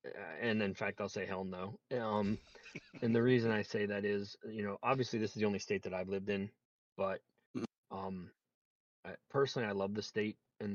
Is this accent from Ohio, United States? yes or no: yes; Dillonvale, Ohio, United States; Yeah, so I am in my hometown. It's a very small town called Dillonvale, Ohio.